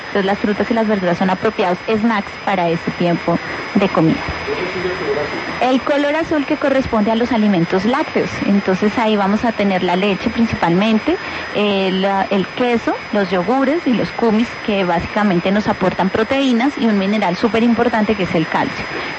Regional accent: Colombia

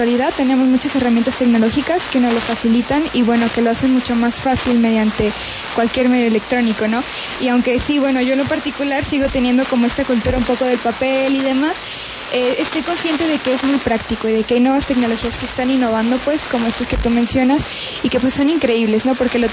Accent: Mexico; yo soy mexicana y en México se podría decir que el acceder a un periódico como tal o a la lectura en general es algo que no se

